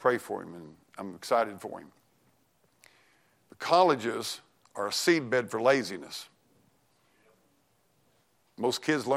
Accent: United States; I'm as an American and as a pastor, I'm going to preach this

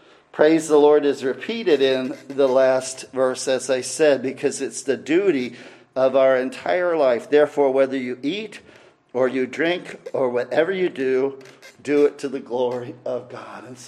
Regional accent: Illinois, United States; I remember driving to Colorado the first time, and I was from Illinois, which is flat, flat, flat.

